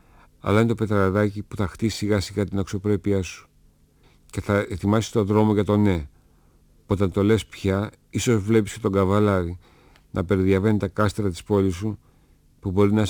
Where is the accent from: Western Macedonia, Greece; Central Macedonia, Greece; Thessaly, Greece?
Central Macedonia, Greece; Thessaloniki; Τον περίμενα πώς και πώς για να δω την πόλη μου να χαίρεται. Ξεφύλιζα το ημερολόγιο στον τοίχο και όταν ανοίχνει 26, η Θεσσαλονίκη σημειοστολιζόταν, οι καμπάνες χτυπούσαν και το μισό μου σόι γιόρταζε.